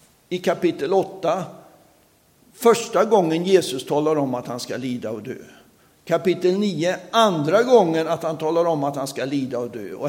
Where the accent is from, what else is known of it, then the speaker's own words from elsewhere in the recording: Sweden; Men mina föräldrar var bara i Indien en period. Jag var 8 månader när jag kom till Sverige. Jag har aldrig varit tillbaka. Sen har jag vuxit upp som pastorsbarn. Har levt med församling hela livet. Olika församlingar, men med församling hela livet.